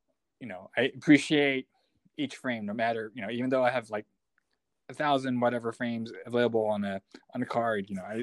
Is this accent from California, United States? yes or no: yes; San Francisco, California, United States; Born and raised in San Francisco. My actual native.